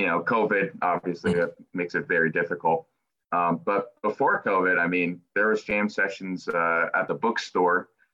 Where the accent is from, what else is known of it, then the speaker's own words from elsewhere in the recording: Milford, United States; I'm originally from Milford myself.